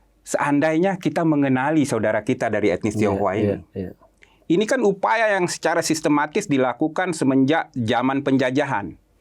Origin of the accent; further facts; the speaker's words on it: Aceh, Indonesia; Tidak melulu saya sebagai orang Aceh berpikir tentang Aceh saja.